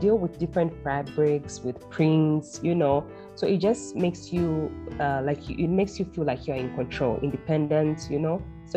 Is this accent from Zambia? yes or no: yes; Lusaka, Lusaka Province, Zambia; I come from Zambia, Lusaka. All the way across the ocean.